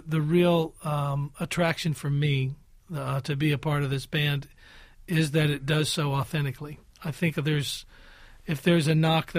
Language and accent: English; Oklahoma, United States; it's so appealing to me because I'm from Oklahoma and grew up on that kind of music.